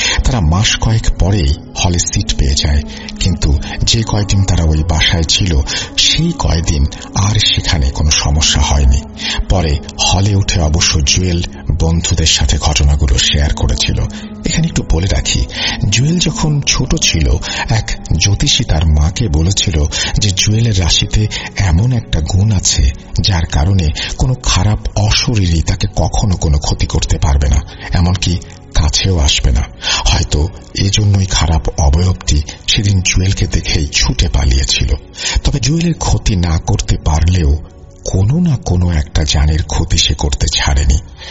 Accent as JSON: {"language": "Bangla", "town": "Narail", "region": "Khulna Division", "country": "Bangladesh", "tie": "born or raised there", "said": "আমাদের গ্রামের বাড়ি হচ্ছে নড়াইল জেলার নড়াইল সদর উপজেলার আউরিয়া ইউনিয়নের চিলগাছা রঘুনাথপুর গ্রামের পূর্ব পাড়াতে।"}